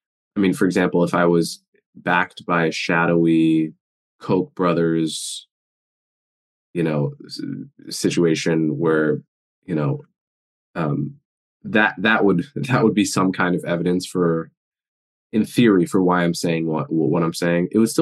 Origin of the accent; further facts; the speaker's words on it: United States; I don't want to sound overly self-important as an American